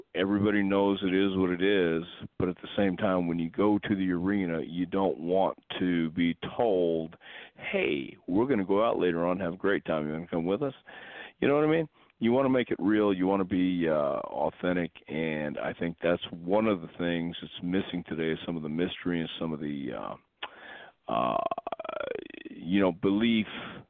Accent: Texas, United States; also born or lived in Houston; I grew up in West Texas and for 10 years, and the Funks were just starting, and they started in West Texas.

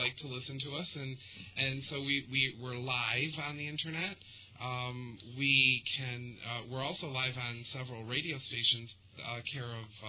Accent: Detroit, Michigan, United States; Born and raised in the Detroit area

